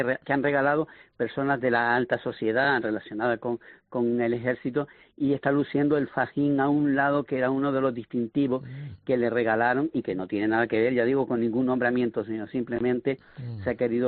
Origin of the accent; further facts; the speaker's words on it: Teror, Canary Islands, Spain; estuvo viviendo en el barrio del Palmar, en mi barrio natal